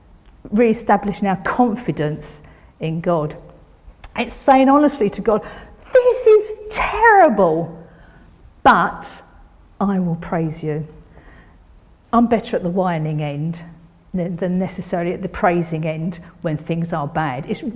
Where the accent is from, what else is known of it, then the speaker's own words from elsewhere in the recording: United Kingdom; But I just feel that as Brits, we're